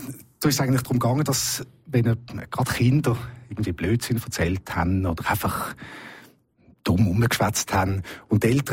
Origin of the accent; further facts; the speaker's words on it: Basel, Basel-Stadt, Switzerland; Also grundsätzlich bin ich in Basel aufgewachsen und der Rhein ist ja mein schönstes Gewässer